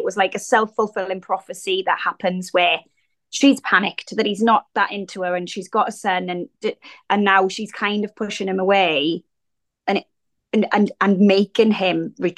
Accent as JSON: {"language": "English", "region": "Wales", "country": "United Kingdom", "tie": "born or raised there", "said": "Like growing up in Wales as a teenager, I had loads of friends, both male and female."}